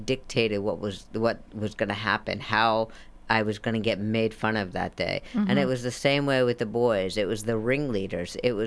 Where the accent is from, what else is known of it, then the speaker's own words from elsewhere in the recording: Salinas, California, United States; Yes, I am. I'm from Salinas.